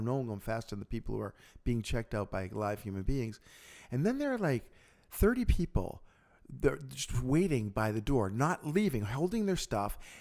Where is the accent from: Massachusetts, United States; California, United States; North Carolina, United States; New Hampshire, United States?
Massachusetts, United States; It was a double-decker super Walmart in my hometown in Massachusetts.